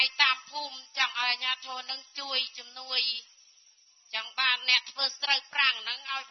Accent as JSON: {"language": "Khmer", "region": "Kampong Thom", "country": "Cambodia", "said": "នាងខ្ញុំមកពីភូមិត្រៃអូភូមិភ្នៅស្រុកសន្ទុកខេត្តកំពង់ធំ"}